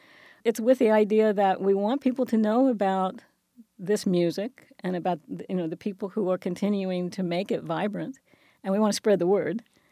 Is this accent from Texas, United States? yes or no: no; Florida, United States; I grew up in the South, in Florida, which is, you know, but it was the southern part